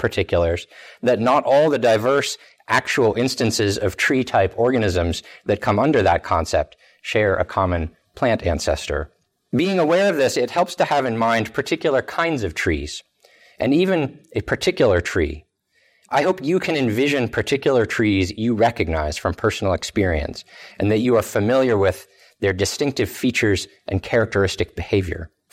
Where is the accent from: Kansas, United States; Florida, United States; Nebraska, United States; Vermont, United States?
Vermont, United States; Growing up in Vermont, I came to appreciate the sugar maple.